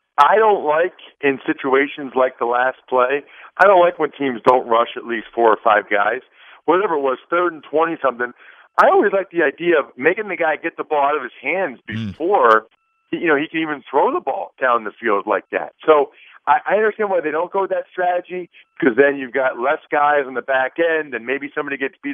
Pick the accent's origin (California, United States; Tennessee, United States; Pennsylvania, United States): Pennsylvania, United States; Reading; It's actually a guy from my hometown in Reading, Pennsylvania, that invented it.